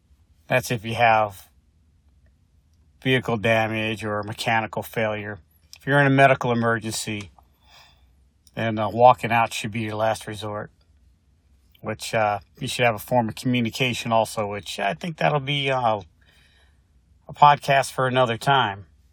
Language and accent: English; Ohio, United States; Because I grew up in Ohio, where everything was just like one elevation.